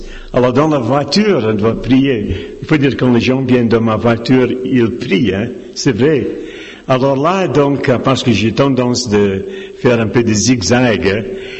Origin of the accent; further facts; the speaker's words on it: Scotland, United Kingdom; Je suis donc un Écossais. Ce n'est pas ma faute, hein? C'est parce que je suis né en Écosse.